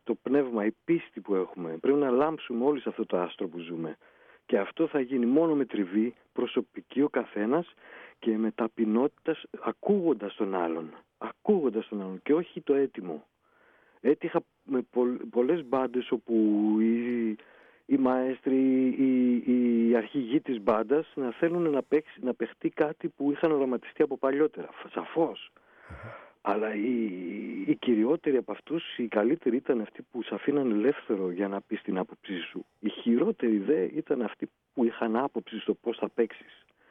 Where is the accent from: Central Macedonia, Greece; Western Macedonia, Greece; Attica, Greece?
Central Macedonia, Greece; Kilkis; Δηλαδή εγώ είμαι από το Κιλκής, επειδή δεν είναι Αθήνα το Κιλκής, σημαίνει ότι δεν είναι τόσο δυνατό.